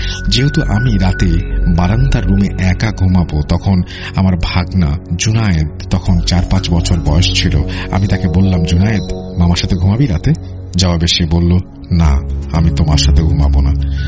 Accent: Raipura, Dhaka Division, Bangladesh; আমার বাড়ি নরসিংদী জেলার রায়পুরা উপজেলার কোনো এক গ্রামে।

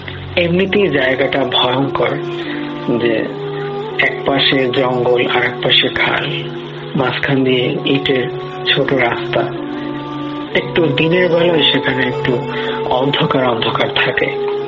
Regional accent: Jhalokati, Barisal Division, Bangladesh; moved away; বর্তমানে আমি প্রবাসে থাকি। আমার বাড়ি বরিশাল বিভাগ জালকাঠি জেলার কোনো এক গ্রামে।

